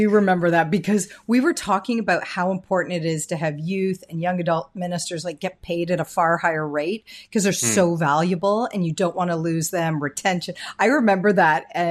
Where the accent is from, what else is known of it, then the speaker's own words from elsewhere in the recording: Ontario, Canada; now in Vancouver, Canada; I'm based in Vancouver, actually. I grew up in Southwestern Ontario, went to the University of Western Ontario. My parents are immigrants from India. My mom is British, but met my dad in India. So we're an immigrant family